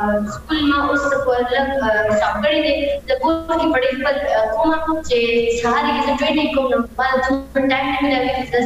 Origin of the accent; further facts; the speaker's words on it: Peshawar, Khyber Pakhtunkhwa, Pakistan; زه بیسیکلی د پېښور نه یم